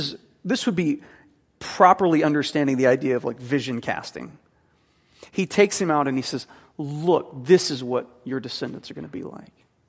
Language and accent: English; Jackson, United States; growing up in Jackson, I see this, and I'm like, well, there's stars up there.